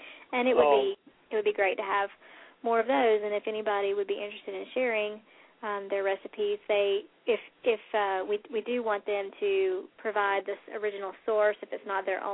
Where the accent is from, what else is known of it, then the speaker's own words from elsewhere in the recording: North Carolina, United States; now in South Carolina, United States; We're both from the South. We're both originally from North Carolina, but we've been in South Carolina since 2011, and we love South Carolina.